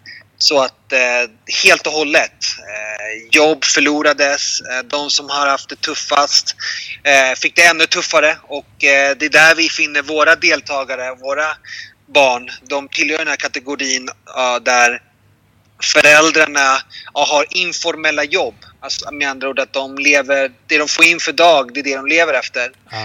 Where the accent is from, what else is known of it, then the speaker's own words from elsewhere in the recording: Sweden; now in Colombia; Så jag pratar med familjen hemma i Sverige, så att de bara, hur har du det?